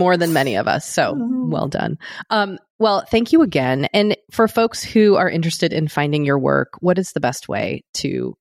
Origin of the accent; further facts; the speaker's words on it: Massachusetts, United States; it was visceral for me as a kid growing up outside Boston.